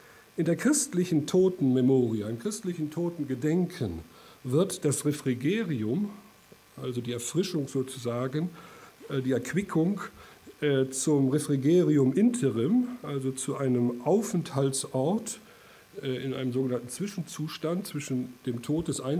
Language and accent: German; Lower Saxony, Germany; Ich kenne das aus meiner Heimat, vor allem der Heimat meiner Eltern in Südoldenburg